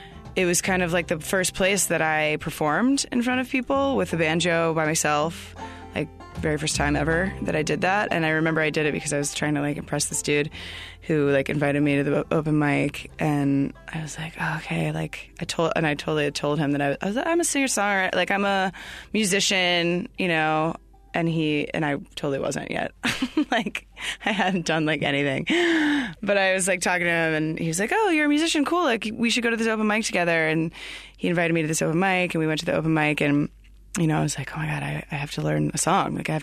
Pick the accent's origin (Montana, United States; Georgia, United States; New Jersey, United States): Georgia, United States; Atlanta; I'm from Atlanta, Georgia.